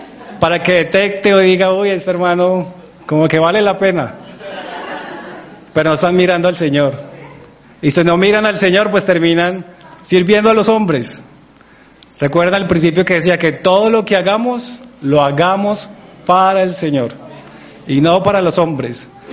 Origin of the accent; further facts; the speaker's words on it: Colombia; Y como buenos colombianos, pues no empezábamos a la hora en punto.